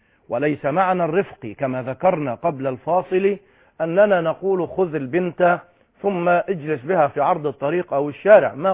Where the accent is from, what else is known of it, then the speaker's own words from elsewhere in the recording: Egypt; في بلادنا مصر